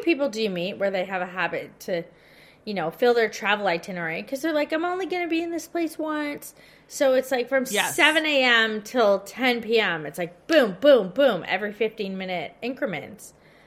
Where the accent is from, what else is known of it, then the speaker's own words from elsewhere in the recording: Victoria, Australia; So I'm thinking about this so much because I'm from Victoria